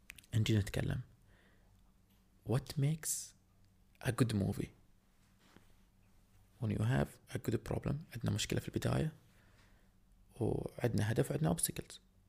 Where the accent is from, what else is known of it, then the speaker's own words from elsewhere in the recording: Bahrain; إن يا ريت يكون عندنا في البحرين